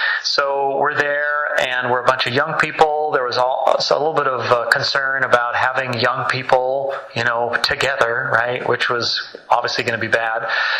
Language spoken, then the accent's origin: English; California, United States; I am from California.